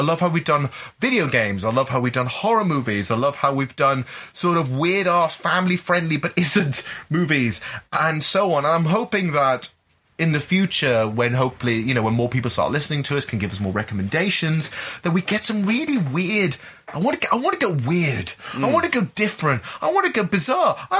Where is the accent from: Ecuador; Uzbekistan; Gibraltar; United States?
Gibraltar; I'm from Gibraltar, born and bred, right? So I actually speak Spanish, or at least understand a lot of Spanish. My Spanish is now so deteriorated, but I completely understand it because I've been surrounded by Spanish my entire life.